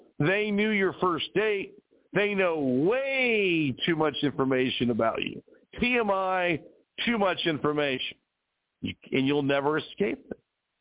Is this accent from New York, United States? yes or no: no; California, United States; So I grew up in California mainly. Moved all over the country as an Air Force kid.